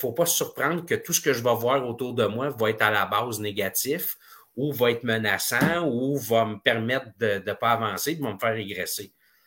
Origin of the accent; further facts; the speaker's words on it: Quebec, Canada; On a grandi ensemble dans Haute-Laurentine.